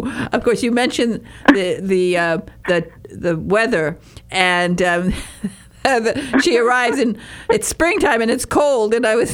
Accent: Michigan, United States; moved away as an adult; also born or lived in Sonning, United Kingdom; I grew up in Northern Michigan, but I bought a house when I was 21 years old. I bought a 400-year-old cottage in Sonning, near Reading, and not far from Oxford.

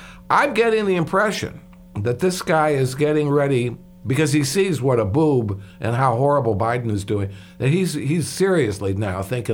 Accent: United States; you know what, doggone it, I'm an American and I'm worried about our country.

